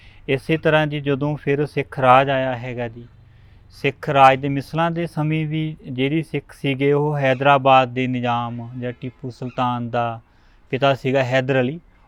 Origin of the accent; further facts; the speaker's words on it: Punjab, India; ਕਿਹਾ ਜੀ ਅਸੀਂ ਪੰਜਾਬ ਤੋਂ ਆਏ ਹਾਂ